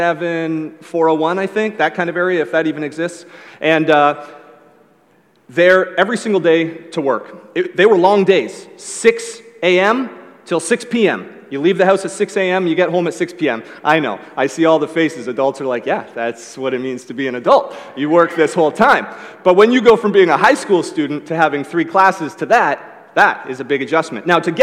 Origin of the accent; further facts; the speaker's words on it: Newmarket, Ontario, Canada; I grew up in Newmarket, 45 minutes north of here.